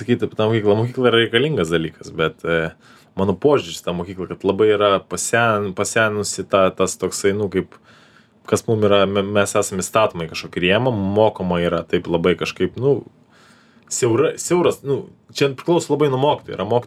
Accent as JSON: {"language": "Lithuanian", "town": "Vilnius", "region": "Vilnius County", "country": "Lithuania", "tie": "born or raised there", "said": "pašilaičius gyvenęs, vis laik augau Žirmūnus."}